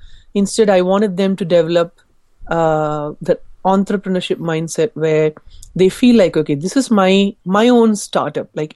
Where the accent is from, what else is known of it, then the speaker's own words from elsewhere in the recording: Chennai, Tamil Nadu, India; So I finished the program and I moved to Chennai, my hometown, and started Teach for India there.